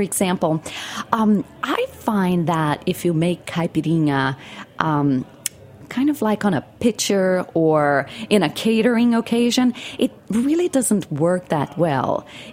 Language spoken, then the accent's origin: English; Rio de Janeiro, Brazil; English is a second language; when I was growing up in Rio, I used to go to the farmer's market, and one of the very traditional things to do in Rio is to eat fried empanada, or how we call pastel, with fresh sugarcane juices.